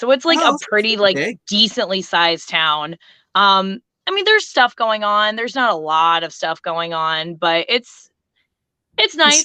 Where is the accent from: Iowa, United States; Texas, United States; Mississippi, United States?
Iowa, United States; Davenport; Yes. Yep. Born and raised in Davenport, Iowa.